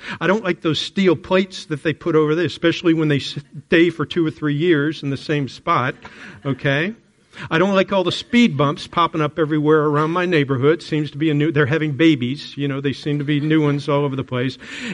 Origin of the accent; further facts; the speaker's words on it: Florida, United States; now in Atlanta, United States; And though I always tell people I'm from Florida, where I lived for 8 years while I was growing up, the truth is, this is my home.